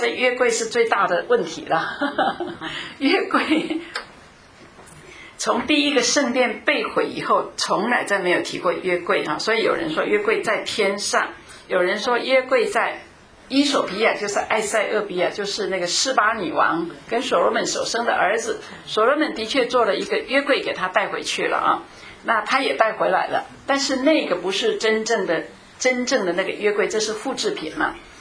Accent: China; 我常常说我们中国人那个祖传秘方传两代三代就已经走样了

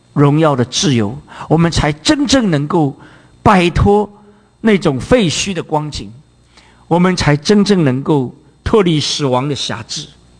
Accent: China

